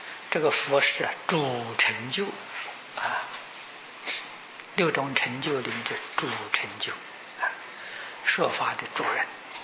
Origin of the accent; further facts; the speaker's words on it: China; 美国佛教可以说还是在萌芽的时代啊，听众啊很少啊，听众很少，尤其是我们中国人啊